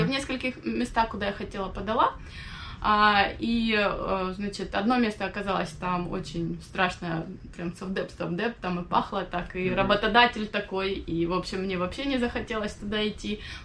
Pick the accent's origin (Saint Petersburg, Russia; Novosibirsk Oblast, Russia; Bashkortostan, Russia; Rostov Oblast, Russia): Rostov Oblast, Russia; Rostov-on-Don; да, мы всей семьей из Ростова-на-Дону.